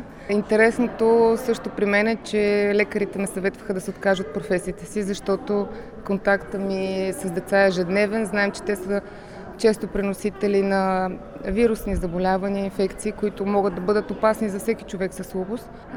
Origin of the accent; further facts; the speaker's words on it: Sofia, Sofia City, Bulgaria; born there; В град София. През далечната 1987 година, след два дни ще стана на 37